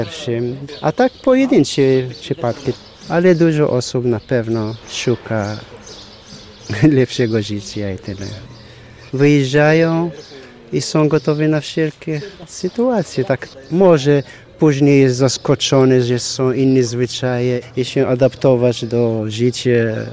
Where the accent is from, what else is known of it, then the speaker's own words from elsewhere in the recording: Morocco; Polish is a second language; now in Poland; Ja jestem z Maroko